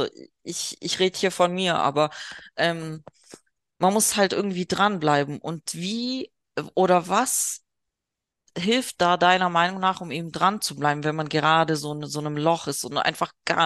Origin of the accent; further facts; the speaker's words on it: Bavaria, Germany; Ich komme ja auch irgendwo aus dem Schwabeländle. Eigentlich ist Memmingen Bayern, Allgäu, aber die schwebeln sowas von abnormal.